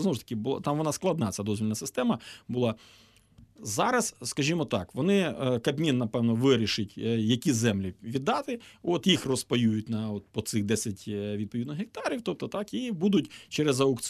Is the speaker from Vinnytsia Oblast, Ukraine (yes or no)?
no; Dubrovytsia, Rivne Oblast, Ukraine; бо я сам власне з Дубровиця Рівненської області.